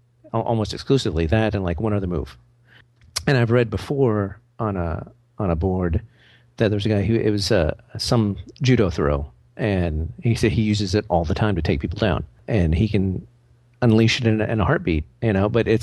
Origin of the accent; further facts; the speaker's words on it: Arkansas, United States; But growing up, you know, being here in Texas and growing up in Arkansas and whatnot